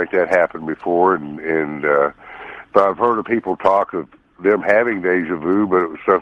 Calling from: Wichita, Kansas, United States; Calling to tell you I'm from Wichita on KFH 1240

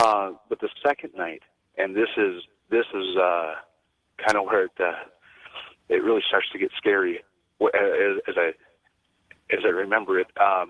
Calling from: North Dakota, United States; I'm calling from North Dakota.

